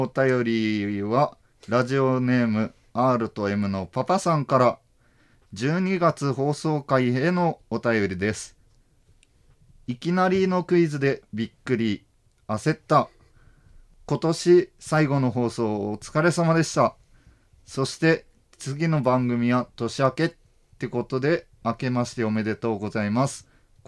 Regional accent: Hiroshima, Japan; 自分は広島ですが、広島のお好み焼きと白ご飯普通に食べますよ。

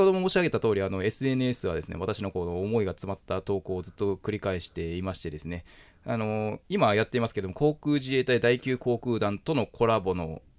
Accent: Kansai, Japan; 関西人なんで、まあ、どちらかというとですね

